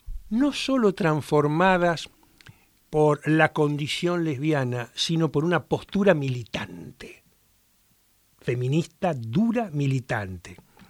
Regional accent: General Pico, La Pampa, Argentina; Voy a empezar con lo que pasa en mi pueblo, en General Pico, porque esto empezó en General Pico, luego se fue a Santa Rosa.

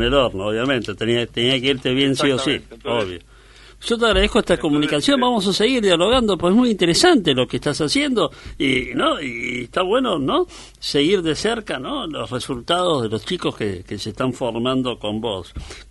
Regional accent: Argentina; Así que como argentino lo siento como un orgullo muy importante.

